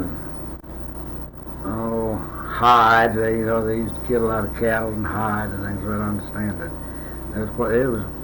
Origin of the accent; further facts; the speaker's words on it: Matagorda, Texas, United States; born there; I was born in Matagorda.